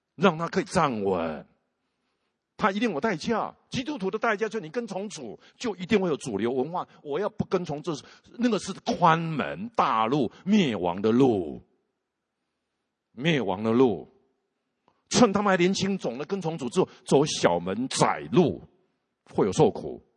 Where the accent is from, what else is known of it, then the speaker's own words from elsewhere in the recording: China; 这个神机我们从中国来最了解